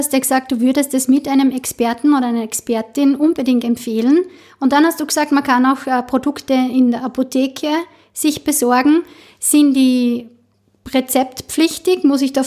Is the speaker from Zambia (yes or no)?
no; Austria; bei den Rauchverboten, die es ja bei uns in Österreich auch gegeben hat.